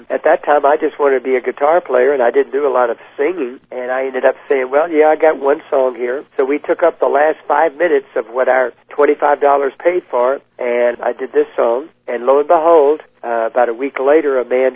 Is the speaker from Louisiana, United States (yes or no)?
yes; Baton Rouge, Louisiana, United States; I was born in Louisiana, down in the Bayou country, and very shortly thereafter, my parents and I moved to Baton Rouge, Louisiana, and that's where I grew up, literally.